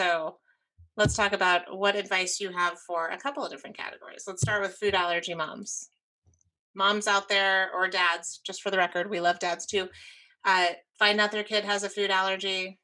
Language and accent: English; Maryland, United States; I would really like to have a crab again because I am from Maryland and I miss it.